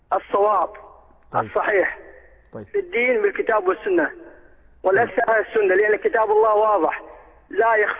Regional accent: Iraq; عندنا في العراق

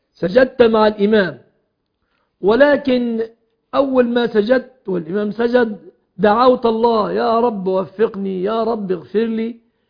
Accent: Egypt

